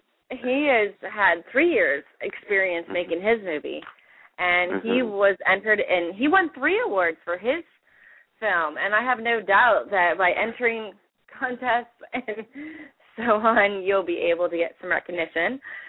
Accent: Columbus, Ohio, United States; I'm from Columbus, Ohio, white girl, blonde hair, red hair now

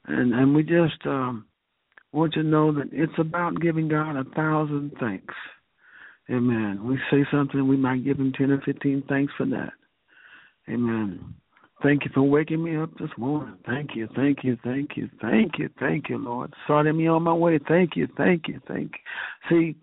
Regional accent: Texas, United States; I came from Texas. He brought me.

